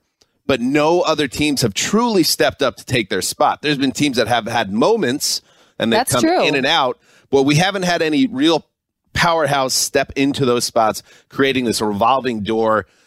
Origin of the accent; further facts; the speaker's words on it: New York, United States; I'm from New York. I miss it.